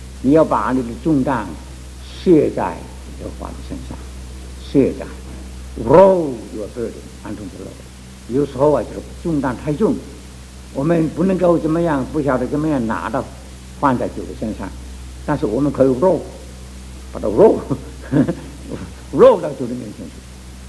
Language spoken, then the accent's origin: Chinese; China; 我们中国人，中国人有什么在中间，所以叫做中国人呢？